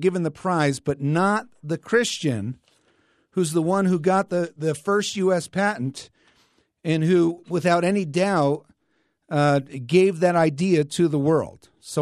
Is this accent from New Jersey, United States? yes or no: yes; Paterson, New Jersey, United States; in New Jersey, I'm from Paterson, New Jersey, I was born